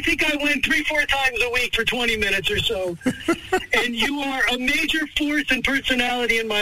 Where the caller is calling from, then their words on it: Beit Shemesh, Jerusalem District, Israel; I'm calling from Beit Shemesh.